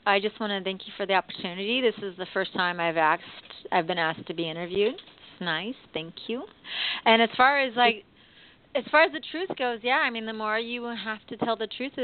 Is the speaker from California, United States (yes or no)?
yes; Oakland, California, United States; I did grow up in front of a TV. I'm from Oakland, California.